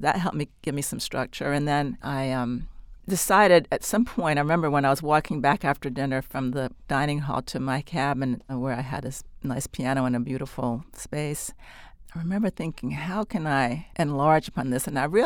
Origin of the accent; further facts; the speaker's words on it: North Carolina, United States; I grew up in North Carolina on the coast, and of course we have those summer sounds too, like we have in South Carolina, and I was living in South Carolina